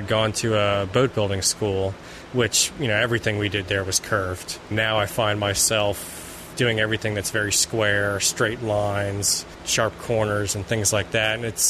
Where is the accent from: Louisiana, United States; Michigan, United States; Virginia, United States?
Virginia, United States; Charlottesville; I grew up in Charlottesville, and right now I'm trying to make a living building furniture.